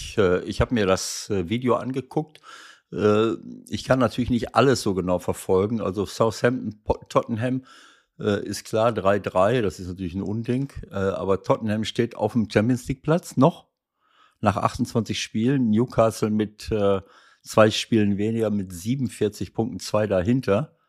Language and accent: German; Italy; accent: Italian; German is a second language; wenn ich schon versuche, eine Sprache zu sprechen, dann könnte ich ja versuchen, so ein bisschen meinen italienischen Akzent beiseite zu lassen.